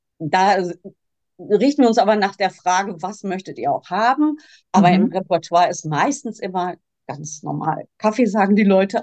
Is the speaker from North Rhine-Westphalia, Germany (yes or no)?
yes; Kleve, North Rhine-Westphalia, Germany; Wir kommen aus Kleve, Bettburg-Hau.